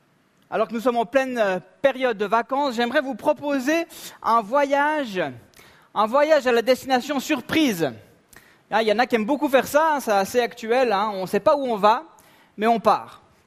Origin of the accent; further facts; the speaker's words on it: Vaud, Switzerland; Non, je suis vaudois. J'aime le lac Léman.